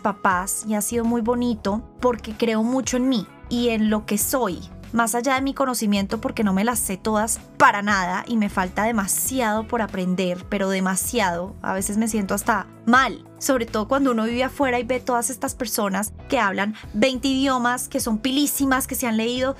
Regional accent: Colombia; Siendo completamente colombiana, me fascina todo en Colombia, adoro mi vida acá.

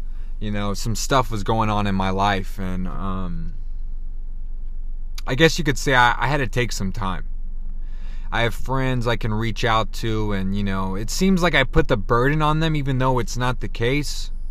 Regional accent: Georgia, United States; Although I was born in Georgia and spent the majority of my early childhood in the beautiful Peach State.

